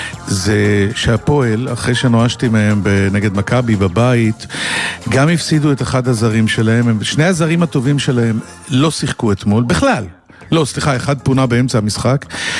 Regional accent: Holon, Tel Aviv District, Israel; אני מסתובב, אני בא, אני גדלתי בחולון, זה לא...

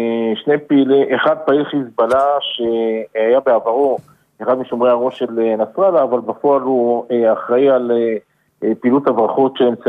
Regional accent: Haifa District, Israel; תאמין לי באחריות עליך, כחיפאי לשעבר, כאחד שגדל בקריות.

